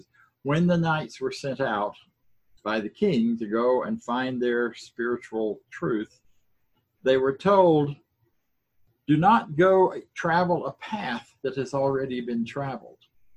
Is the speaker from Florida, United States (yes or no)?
yes; Florida, United States; I grew up in Florida. We used to do a lot of rambling through the swamp.